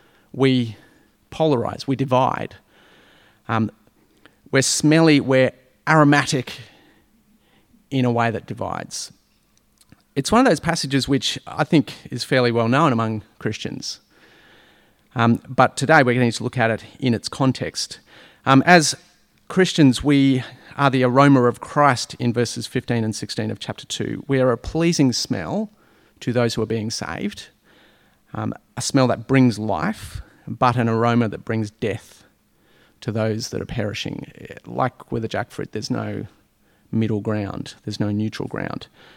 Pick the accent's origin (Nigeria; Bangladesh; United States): Bangladesh; now in Australia; When we were growing up in Bangladesh, one of the homes that we lived in had a jackfruit tree